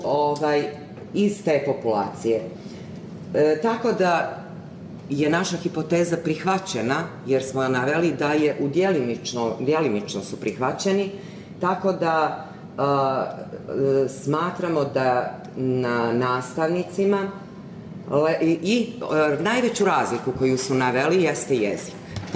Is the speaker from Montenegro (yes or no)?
yes; Berane, Berane Municipality, Montenegro; učiteljica, dolazim iz Berana, iz Crne Gore